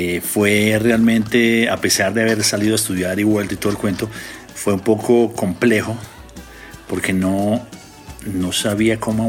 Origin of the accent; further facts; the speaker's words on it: Bogotá, Colombia; Yo, siendo bogotano y habiendo tenido la influencia de mi hermano